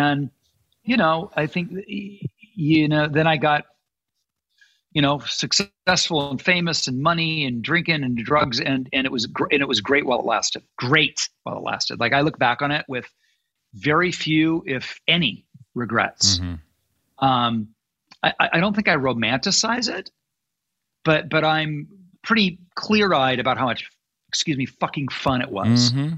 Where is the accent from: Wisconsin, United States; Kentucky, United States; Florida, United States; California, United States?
California, United States; Malibu; The world I grew up in Malibu.